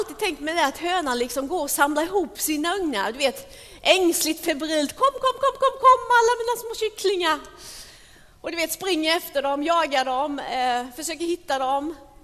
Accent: Småland, Sweden; Jag är från Småland, ni som inte visste det.

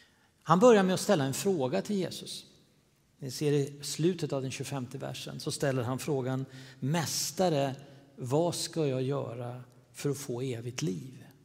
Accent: Uppsala, Uppsala County, Sweden; Jag är uppvuxen i Uppsala.

